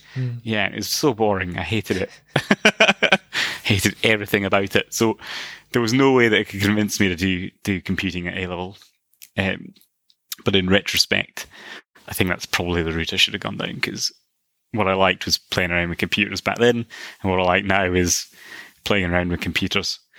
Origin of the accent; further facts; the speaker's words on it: Milton Keynes, South East England, United Kingdom; accent: Scottish; also born or lived in London; I was actually born in London and raised in Milton Keynes, so apologies for adopting a somewhat Scottishish accent.